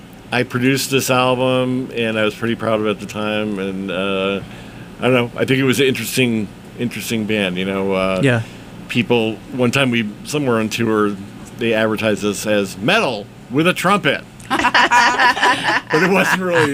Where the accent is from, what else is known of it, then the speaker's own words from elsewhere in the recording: Connecticut, United States; also born or lived in Ohio, United States; No, I was born in Ohio, but I grew up mostly in Connecticut.